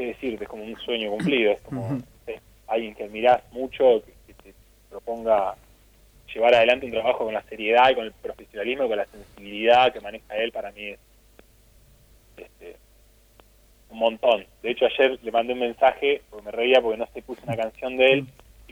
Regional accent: Mar del Plata, Buenos Aires Province, Argentina; also born or lived in Saladillo; yo nací en Saladillo, pero viví toda la vida en Mar del Plata.

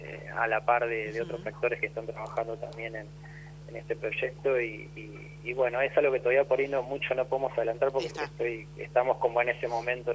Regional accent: Bahía Blanca, Buenos Aires Province, Argentina; como mi ciudad, donde yo nací, me crié. Tiene esa potencia que creo que para todo bahiense tiene por lo menos cierta curiosidad

